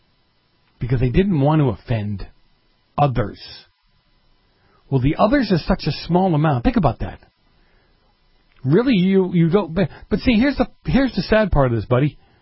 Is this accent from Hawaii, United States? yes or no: no; Massachusetts, United States; I come from New England and grew up in Massachusetts.